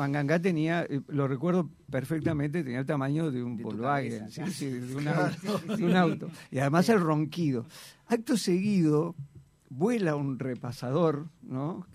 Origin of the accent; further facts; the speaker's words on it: Uruguay; la versatilidad es una de las cosas que he desarrollado como buen uruguayo, ¿no? Porque los uruguayos somos eso, versátiles.